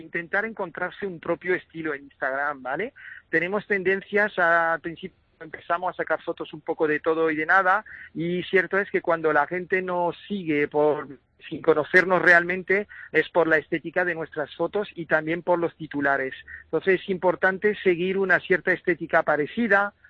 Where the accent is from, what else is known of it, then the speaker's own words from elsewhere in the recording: Paris, Île-de-France, France; soy francés de familia extremeña.